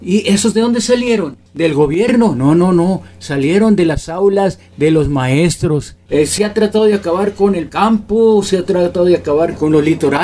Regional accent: Mexico; porque eso es lo que nosotros somos los mexicanos.

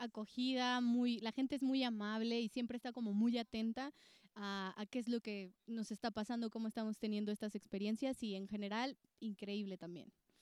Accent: Mexico; también vengo de México y yo trabajo con la Mano del Mono.

